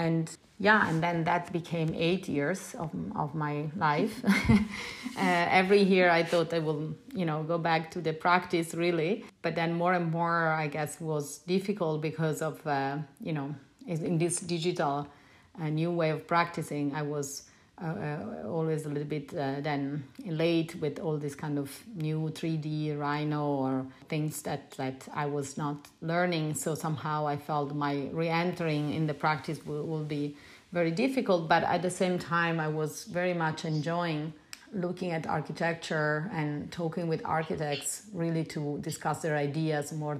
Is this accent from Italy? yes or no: yes; Italy; English is a second language; now in Montreal, Canada; I'm Italian, I'm not Canadian.